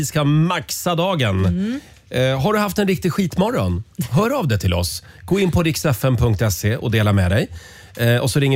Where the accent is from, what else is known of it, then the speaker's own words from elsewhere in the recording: Sweden; Ja, jag är svensk.